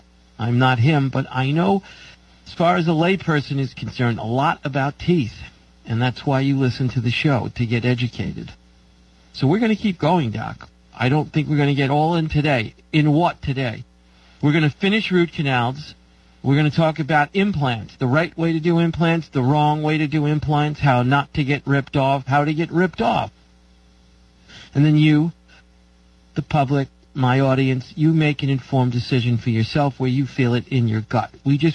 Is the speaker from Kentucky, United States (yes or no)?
no; New York, United States; now in California, United States; I'm from New York. You can't get enough sun if you come to California from New York a long time ago.